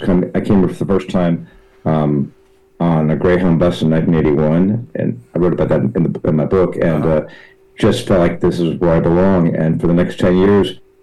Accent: Los Angeles, California, United States; I mean, that'd be a romantic way to look at it, but actually the reality is, I loved L.A. then.

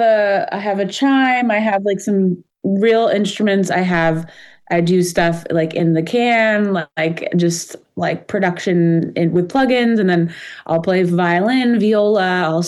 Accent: Fort Lauderdale, Florida, United States; I am growing up in Fort Lauderdale, of course, like lots of diving.

